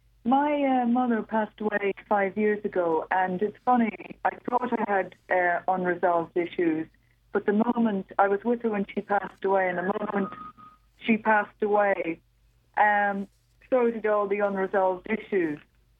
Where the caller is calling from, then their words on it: Dublin, Leinster, Ireland; I'm calling from Dublin.